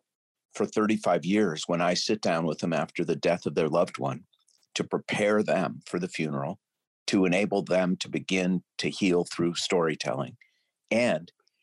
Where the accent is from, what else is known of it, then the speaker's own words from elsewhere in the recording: St. Louis Park, Minnesota, United States; born there; You know, the fact that I was born in St. Louis Park, Minnesota in 1960 doesn't really tell you much about me.